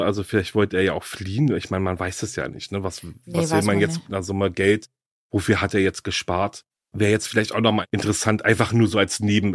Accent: Berlin, Germany; vor allem spielt er in Berlin, also in meiner Heimatstadt.

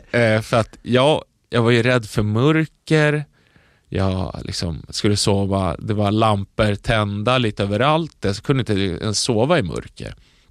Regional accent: Södertälje, Stockholm County, Sweden; Jag växte upp i Södertälje. Born and raised i Södertälje. Född 1993, 17 februari.

